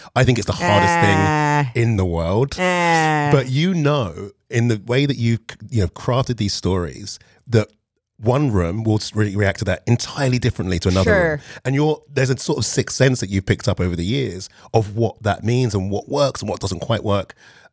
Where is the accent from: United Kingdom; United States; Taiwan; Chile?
United Kingdom; London; I grew up in South London. It's like probably what's equivalent. It's like, I don't know, the Bronx of London.